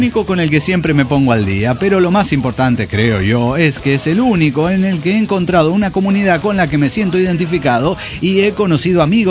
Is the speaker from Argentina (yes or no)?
no; Mexico; en mi país, en México